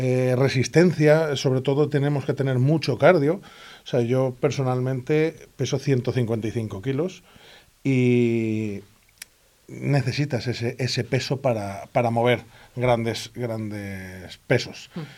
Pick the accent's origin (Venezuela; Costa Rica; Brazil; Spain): Spain; 19 países, del cual soy el único español.